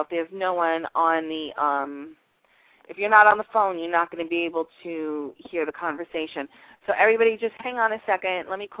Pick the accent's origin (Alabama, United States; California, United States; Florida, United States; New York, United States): New York, United States; moved away; Yeah, I'm very excited about moving back to New York. I was born and raised in New York.